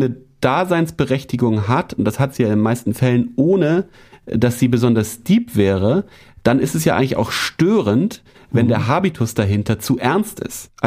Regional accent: Germany; als German

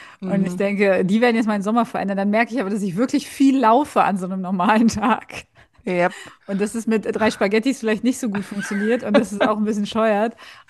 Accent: Berlin, Germany; als Berlinerin ist der Winter ja schon hoher Preis, den man zahlt, ne?

